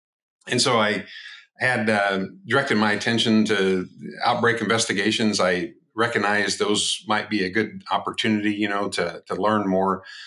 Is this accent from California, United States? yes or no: no; Iowa, United States; I grew up in Iowa. Kind of what I would describe as a hobby farm.